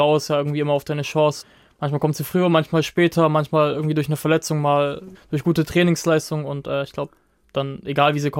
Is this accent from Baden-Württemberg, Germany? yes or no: yes; Stuttgart, Baden-Württemberg, Germany; als Stuttgarter, wenn du von klein auf dort anwächst